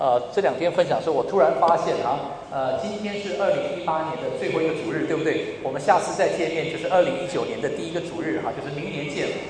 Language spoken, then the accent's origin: Chinese; Melbourne, Victoria, Australia; 我从墨尔本来哈，我是住在墨尔本，我现在在一个宣教机构里面服侍